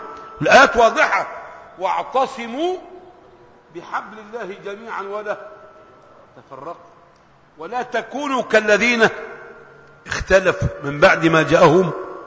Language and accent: Arabic; Egypt; ممكن عندنا في مصر الأحوال الشخصية بس